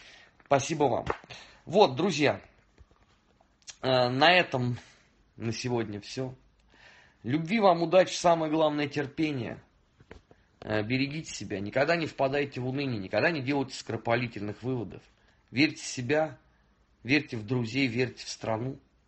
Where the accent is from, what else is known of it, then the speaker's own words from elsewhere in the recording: Russia; Ну, вернее, вы русские, да, я россиянин, если быть точным.